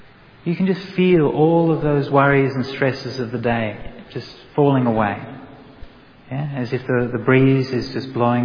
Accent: Australia; I'll just tell you the metaphor as an Australian

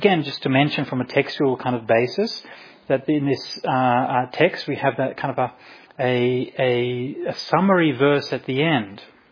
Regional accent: Perth, Western Australia, Australia; I was growing up in Perth where the spiders are like really scary and they can actually kill you and stuff.

